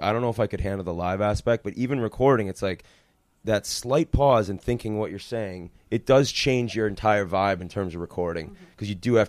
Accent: Massachusetts, United States; now in New York, United States; Like, and I'm from Massachusetts, so it was enormous to begin with.

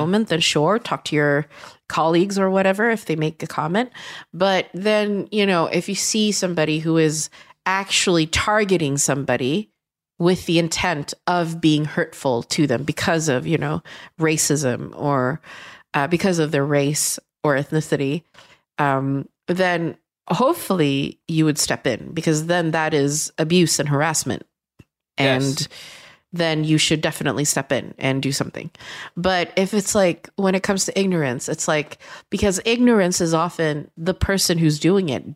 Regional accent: Gothenburg, Västra Götaland, Sweden; I'm from Gothenburg. I'm from Hammarkullen. I'm from blah, blah, blah. Like, I just go, yeah, my parents are Chinese, and but I was born and raised here.

